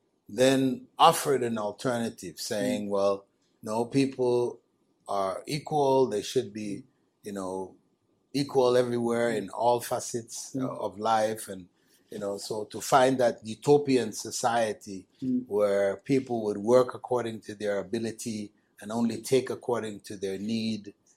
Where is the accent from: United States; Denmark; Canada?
Canada; So I grew up in Canada without being really aware of that.